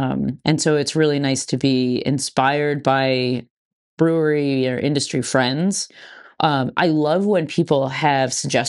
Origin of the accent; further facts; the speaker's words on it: New England, United States; I'm from New England, the originator of the New England IPA